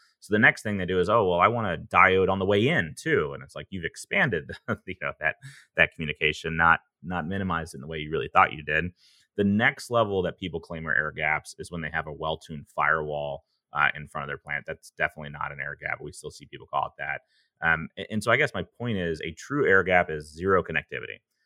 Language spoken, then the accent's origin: English; Alabama, United States; I'm from Alabama originally. I was going to go to Auburn or Alabama.